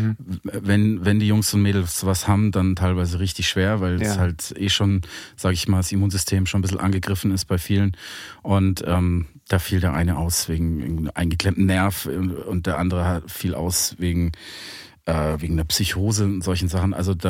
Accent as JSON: {"language": "German", "town": "Munich", "region": "Bavaria", "country": "Germany", "tie": "born or raised there", "said": "Ja, ich komme aus München, also ich bin gebürtiger Münchner."}